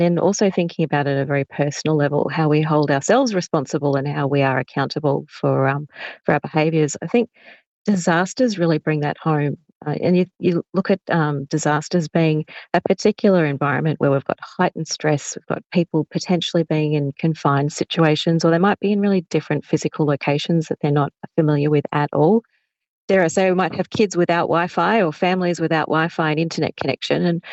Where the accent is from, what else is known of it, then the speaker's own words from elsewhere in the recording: Mauritius; Actually, I'm from Mauritius, Patricia.